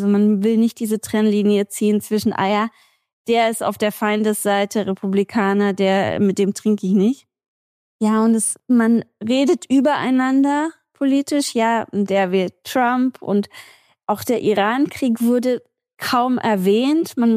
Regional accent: United States; Das muss ich ja auch als Amerikaner, wenn ich irgendwohin verreise.

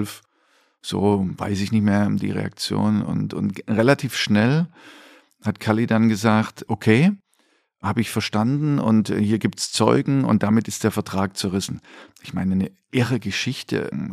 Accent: East Germany, Germany; ich dann so als Ossi

